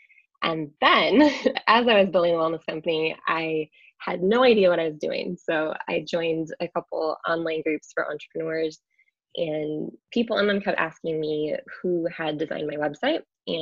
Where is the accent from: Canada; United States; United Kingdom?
United States; Wisconsin; now in Los Angeles, United States; Yeah, so I am based in Los Angeles, though I'm originally from Wisconsin.